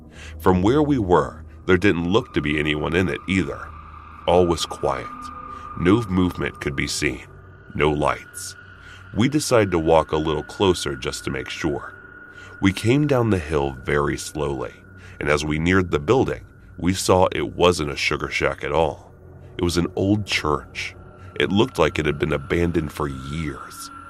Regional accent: Ohio, United States; I grew up in Ohio in the 70s, and me and my childhood friend Joe were outside all the time we could manage it.

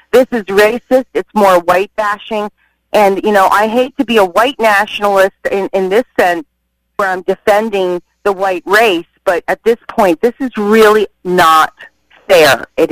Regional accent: New London, Connecticut, United States; I grew up in New London, and I grew up

